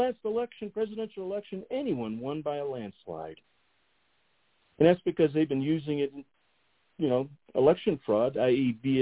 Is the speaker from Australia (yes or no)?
no; United States; I, as an American, especially a dyed-in-the-wool, red, white, and true blue American